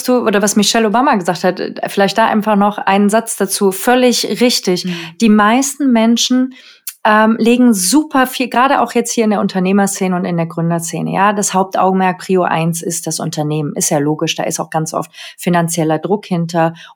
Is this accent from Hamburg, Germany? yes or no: no; North Rhine-Westphalia, Germany; Und ich komme ja aus der Nähe von Köln, deswegen war das für mich um die Ecke.